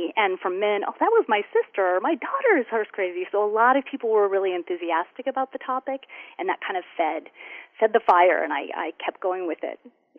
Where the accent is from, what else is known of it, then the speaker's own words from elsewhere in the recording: Wyoming, United States; also born or lived in Montana; now in New York City, United States; So I grew up out west in Wyoming and Montana, and when I moved to the East Coast, I now live in New York City.